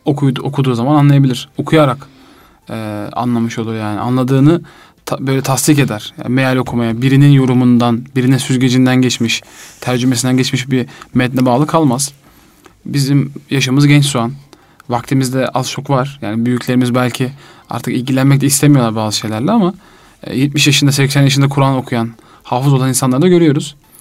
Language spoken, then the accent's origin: Turkish; Çorum, Turkey; Ben Çorumluyum.